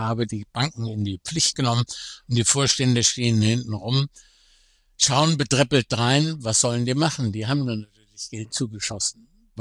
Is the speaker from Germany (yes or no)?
yes; Germany; Ich bin selber Deutscher